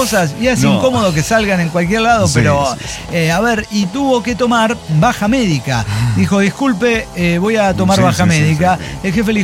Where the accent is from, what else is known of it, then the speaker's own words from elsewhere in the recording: Guanajuato, Mexico; A mí me vale verga, soy de Guanajuato.